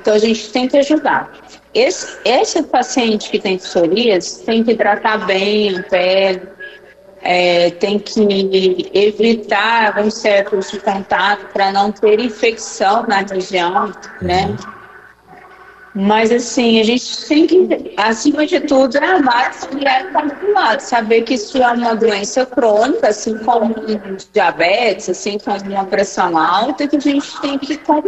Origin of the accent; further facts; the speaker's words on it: Goiânia, Goiás, Brazil; E eu sou de Goiânia, Goiás